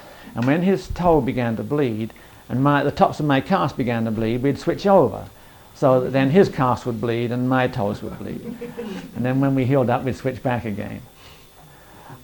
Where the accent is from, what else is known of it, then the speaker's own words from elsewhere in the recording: England, United Kingdom; Yes, I'm English.